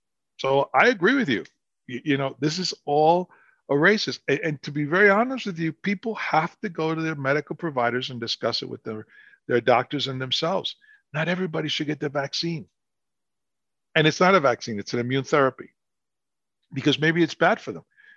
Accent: Northeast, United States; I grew up in the Northeast, and I could tell you that there are days in January, February, March, that walking the streets was brutal.

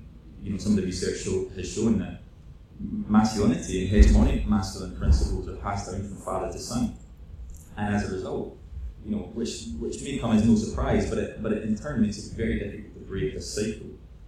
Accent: Scotland, United Kingdom; which I'm from the West of Scotland

